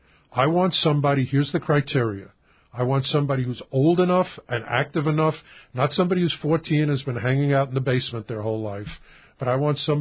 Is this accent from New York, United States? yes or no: yes; Brooklyn, New York, United States; Listen, I'm from Brooklyn, and I'm an investigator.